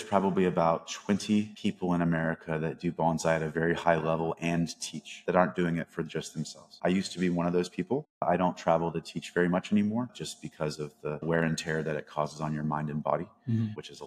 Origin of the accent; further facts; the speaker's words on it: United States; even if they don't realize it because we're American, right?